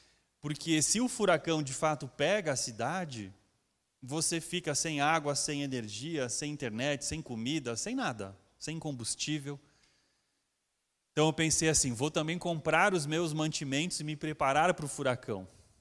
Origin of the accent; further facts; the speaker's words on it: Santa Catarina, Brazil; born there; also born or lived in Florianópolis; Eu nasci em Santa Catarina, no oeste do estado, numa família muito católica, muito tradicional italiana.